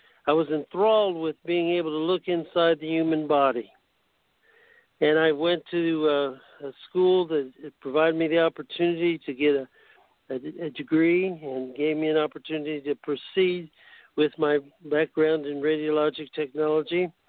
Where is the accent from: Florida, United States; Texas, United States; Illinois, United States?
Illinois, United States; I was born in Illinois and grew up in a federal housing project.